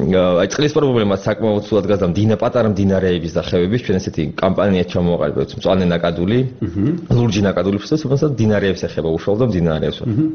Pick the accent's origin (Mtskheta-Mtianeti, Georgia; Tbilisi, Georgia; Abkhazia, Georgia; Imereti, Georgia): Tbilisi, Georgia; born there